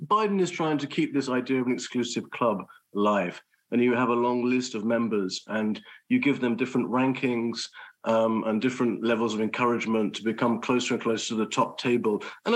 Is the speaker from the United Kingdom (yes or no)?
yes; United Kingdom; I'm a Brit.